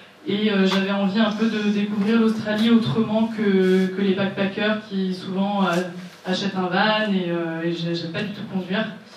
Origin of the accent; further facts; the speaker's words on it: Paris, Île-de-France, France; donc j'ai 29 ans, je suis parisienne d'origine et je suis installée ici depuis janvier.